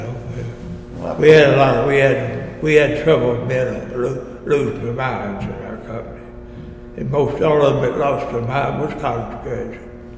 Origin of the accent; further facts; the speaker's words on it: Mount Sterling, United States; Then I ran into a boy, two boys, from Mount Sterling out there, my hometown.